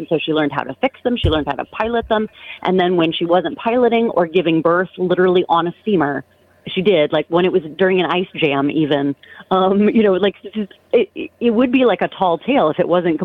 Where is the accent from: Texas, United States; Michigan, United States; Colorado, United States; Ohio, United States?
Ohio, United States; Cincinnati; so these are Cincinnati-based ghost stories, and I'm from Cincinnati